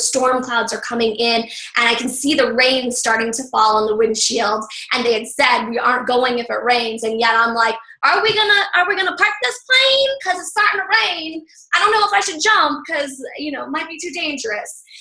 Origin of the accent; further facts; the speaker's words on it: Calgary, Alberta, Canada; born there; So I was born in Calgary, Alberta in 1979. Yes, now you know how old I am.